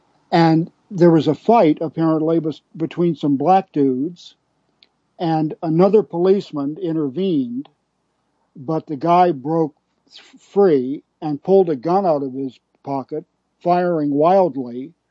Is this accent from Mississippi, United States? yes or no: no; Alexandria, Virginia, United States; my hometown of Alexandria, Virginia, just outside of D.C.